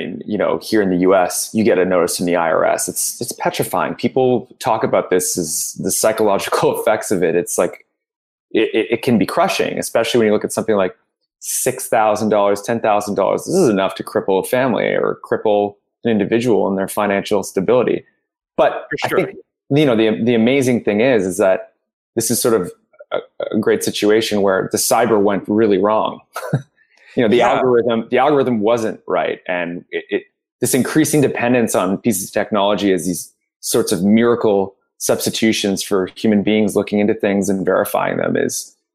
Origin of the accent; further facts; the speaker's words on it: Ontario, Canada; We're both from Ontario.